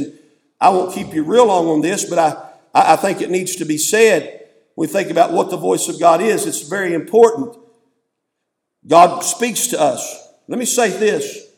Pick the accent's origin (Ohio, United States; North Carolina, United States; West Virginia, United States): West Virginia, United States; And look, I'm a hillbilly, and I'm from West Virginia, and I'm not ashamed of that.